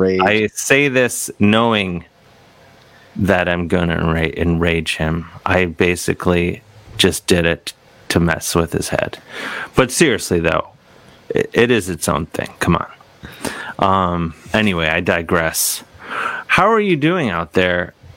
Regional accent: Ohio, United States; And I'm from Ohio. That's there's driving in Ohio.

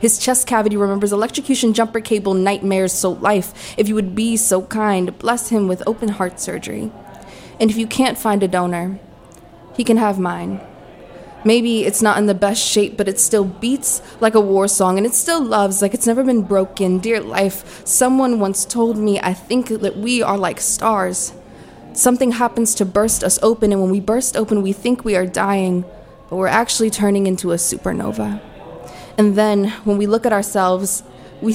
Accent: Washington, District of Columbia, United States; also born or lived in Prince George's County; So I'm from Washington, D.C. Washington, D.C. and PG, I kind of fluctuate between the two.

